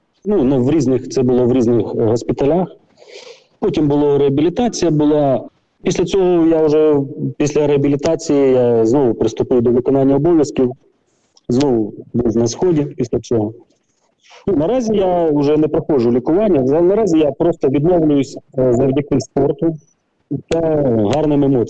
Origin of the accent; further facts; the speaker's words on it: Kherson, Kherson Oblast, Ukraine; moved away as an adult; я сам з Херсона, з міста Героя Херсон.